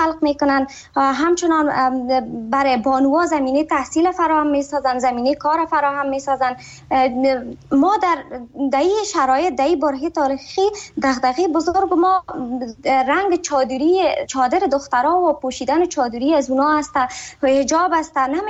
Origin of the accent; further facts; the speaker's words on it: Afghanistan; من حیث یک بانوی افغانستان که در کشور خودم بزرگ شدم، درس خواندم و یا همونجا سالها تحصیل کردم، کار کردم